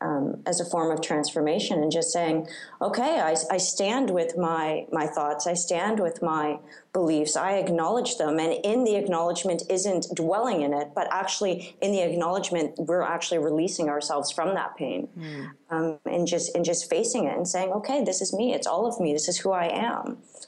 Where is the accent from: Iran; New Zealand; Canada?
Canada; I'm Canadian, but I live in Sweden part-time.